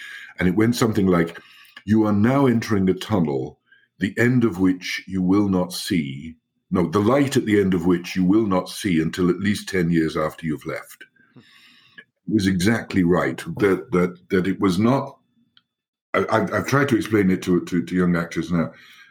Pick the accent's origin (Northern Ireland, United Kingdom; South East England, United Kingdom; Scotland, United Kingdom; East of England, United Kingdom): South East England, United Kingdom; Isle of Wight; Yes, I grew up on the Isle of Wight. Mm-hmm. It wasn't where I was born, mm-hmm. but it was where I grew up.